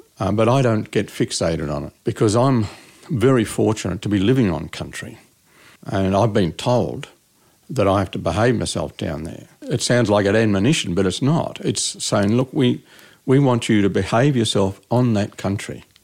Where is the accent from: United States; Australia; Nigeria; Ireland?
Australia; East Coast; Now, he's in Western Australia. I come from East Coast.